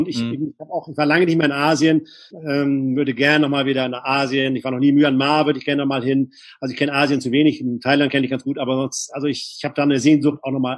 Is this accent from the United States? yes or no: no; Bornholm, Capital Region of Denmark, Denmark; oder ich bin auf Bornholm groß geworden, deshalb nehme ich die All-Inclusive-Kreuzfahrt.